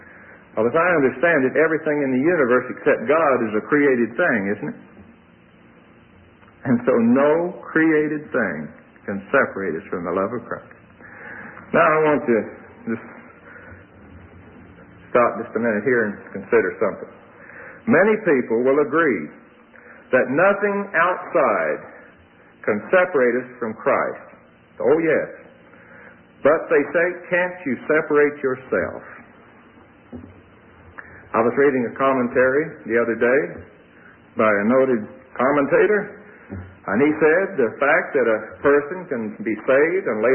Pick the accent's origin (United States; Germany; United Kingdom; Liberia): United States; Tulsa, Oklahoma; born or raised there